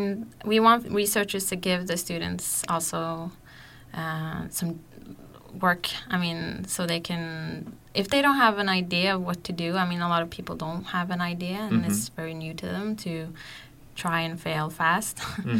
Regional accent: Oslo, Norway; English is a second language; I'm from Oslo. I grew up here. I was born here. All my family members are here.

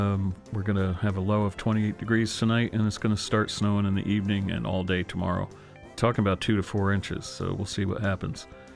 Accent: Pennsylvania, United States; Well, when I grew up in Pennsylvania, it was pretty much standard.

